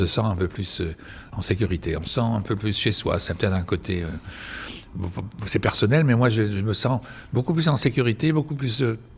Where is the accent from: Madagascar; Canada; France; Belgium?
Madagascar; born there; also born or lived in Saint-Pierre-et-Miquelon; Ah ben toujours, je suis né dans une île. Je suis né à Madagascar, d'un père né dans une île en Corse. J'ai vécu à Saint-Pierre-et-Miquelon.